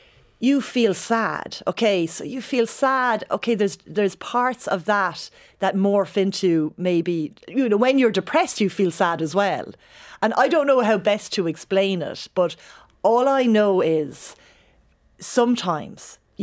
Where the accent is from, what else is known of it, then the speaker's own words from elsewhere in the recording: New Ross, Leinster, Ireland; like I grew up in New Ross